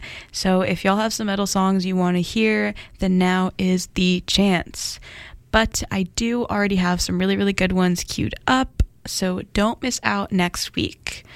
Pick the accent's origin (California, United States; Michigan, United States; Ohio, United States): California, United States; I grew up learning Spanish because I'm from California.